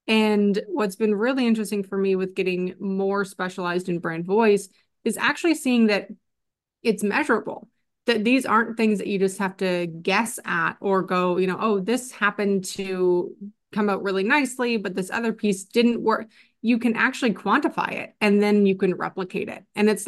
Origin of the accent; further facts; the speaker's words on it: Canada; now in United States; I live in the States and I'm Canadian.